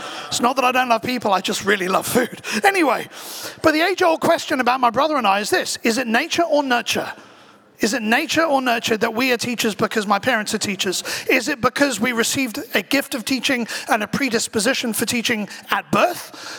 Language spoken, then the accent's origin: English; England, United Kingdom; And growing up in England, age 16, the main exams are GCSEs, at least when I was there, and age 18, the main exams are A-levels.